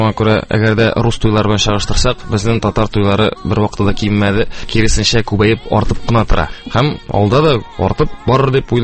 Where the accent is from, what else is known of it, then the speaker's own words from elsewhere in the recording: Kazan, Tatarstan, Russia; born there; 30 октябрында 1982 жылына дүйнөгө барыкка келдим. Өзүм мен Казанда тудым. Әти шулай ук Казан егети, ул да булса менә элек Яңа Бистә дигән бистә бар ие. Шунда туып үскән, аның әти-әнисе Арша ягыннан килгәннәр. Әни минем тумышы белән Финляндиядә туган.